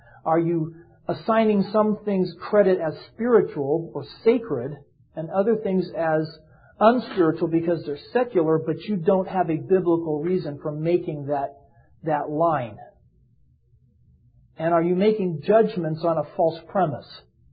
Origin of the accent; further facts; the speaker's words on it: the South, United States; Not that, well, I'm from the South.